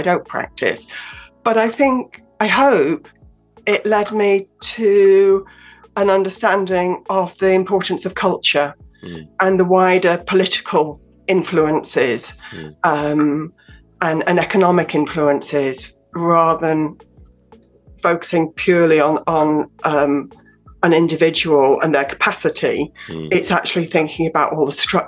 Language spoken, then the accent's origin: English; Scarborough, Yorkshire and the Humber, United Kingdom; My mum rang me up one day and said, there's a sponsorship going in my hometown of Scarborough.